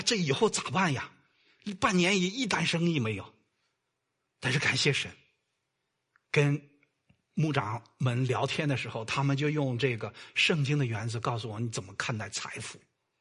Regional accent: China; 其实我们都是大陆来的

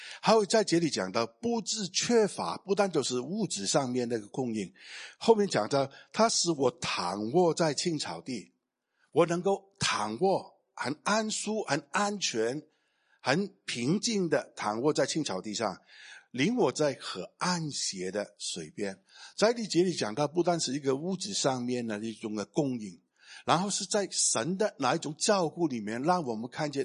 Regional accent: Hong Kong; 特别是我们香港人啊，广东人

